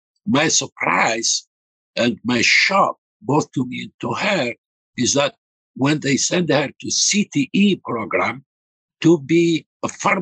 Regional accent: Algeria; now in United States; I am from Algeria. I am an immigrant.

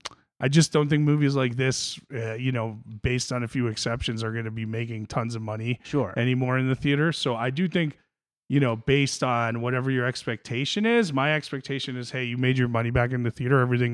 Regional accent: New Jersey, United States; Like, I grew up in North Jersey, so like I'm like kind of periphery around that and everything.

